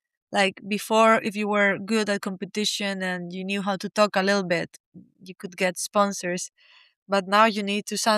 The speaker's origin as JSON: {"language": "English", "region": "Canary Islands", "country": "Spain", "said": "I'm from Spain, Fuerteventura."}